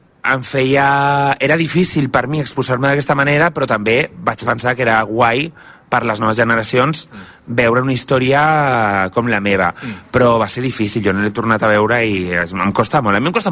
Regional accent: Cerdanyola del Vallès, Catalonia, Spain; I ara fixa't que aniré a Cerdanyola, que és el meu poble, aniré a fer el pregó de festes

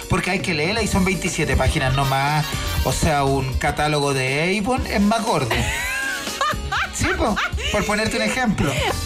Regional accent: Chile; Así somos los chilenos.

